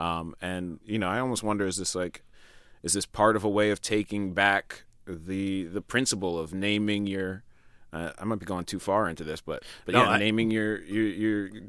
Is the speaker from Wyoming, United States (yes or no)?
no; New York, United States; Keegan's from Detroit, and I'm from New York